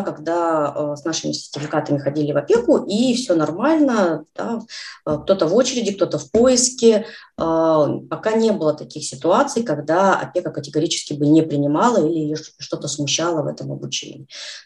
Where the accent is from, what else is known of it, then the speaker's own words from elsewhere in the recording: Saint Petersburg, Russia; я из Санкт-Петербурга